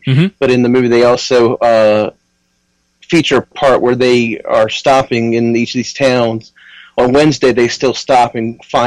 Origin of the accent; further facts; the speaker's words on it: Portsmouth, Virginia, United States; I am from Portsmouth, Virginia, right close to the border to North Carolina, about 20 minutes from the ocean.